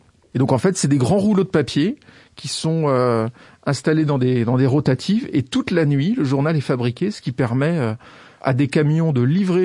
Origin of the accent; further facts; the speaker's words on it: Brittany, France; comme je suis originaire du Morbihan et que j'étais attaché à ma Bretagne, je voulais y rester.